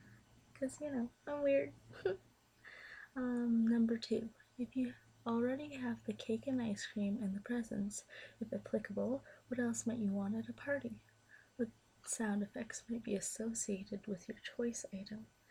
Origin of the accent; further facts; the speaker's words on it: Ontario, Canada; I am from Canada, Ontario to be exact